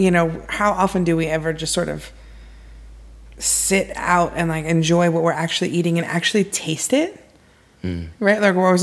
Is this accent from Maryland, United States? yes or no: no; Gainesville, Florida, United States; also born or lived in Japan; So I grew up in Gainesville, which is a small town in North Central Florida. And I was a Navy brat, so I lived in Japan for 9 years